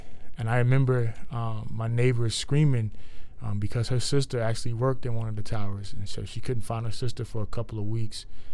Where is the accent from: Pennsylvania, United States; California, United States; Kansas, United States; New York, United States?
New York, United States; But what happened, I'm a kid from New York, and so a lot of times we look for ways to advance.